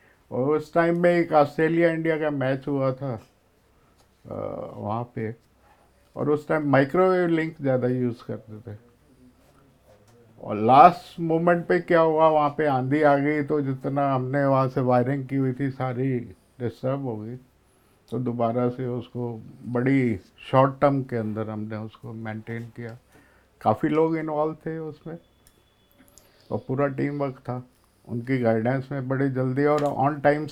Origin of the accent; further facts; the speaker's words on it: Delhi, India; मैं दिल्ली से हूँ और लाजपत नगर रेजिडेंस है मेरा, तो पढ़ाई भी दिल्ली से की है।